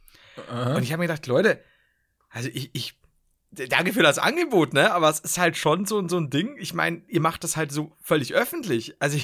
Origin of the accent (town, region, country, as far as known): Bavaria, Germany